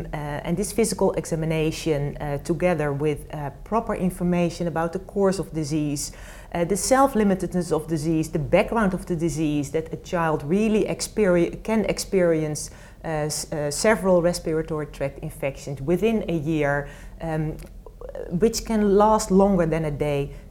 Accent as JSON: {"language": "English", "country": "Netherlands", "second_language": "English", "said": "I am from the Netherlands."}